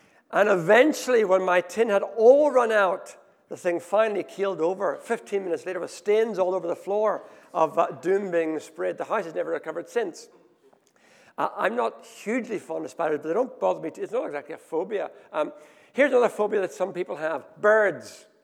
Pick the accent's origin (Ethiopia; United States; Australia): Ethiopia; I grew up in Ethiopia, and I can imagine it because I grew up in this kind of a society, particularly when we lived in northern Ethiopia in a very remote desert village.